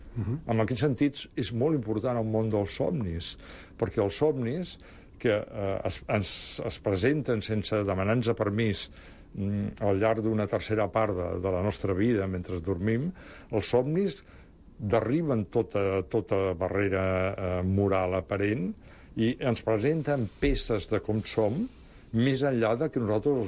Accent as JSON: {"language": "Catalan", "town": "Barcelona", "region": "Catalonia", "country": "Spain", "tie": "born there", "also_born_or_lived": "Rome, Italy", "said": "jo vaig néixer a Barcelona, he sigut una persona que m'ha agradat molt viatjar, vaig viure a Roma, que la tinc com una segona ciutat gairebé a la mateixa alçada que Barcelona. Soc català i soc catalanoparlant, però també soc hispanoparlant."}